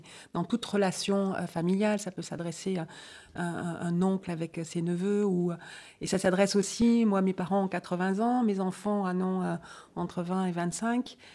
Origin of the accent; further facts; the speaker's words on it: Nouvelle-Aquitaine, France; now in Brussels, Belgium; Je vis actuellement en Belgique depuis 30 ans, mais comme mon nom l'indique, je suis originaire du Pays Basque. Donc je suis devenue bruxello-basque.